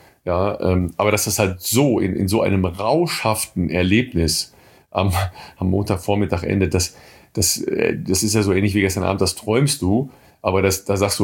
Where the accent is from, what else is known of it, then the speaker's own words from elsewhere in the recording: North Rhine-Westphalia, Germany; der kommt aus Coesfeld, das ist 10 Kilometer von meinem Heimatort entfernt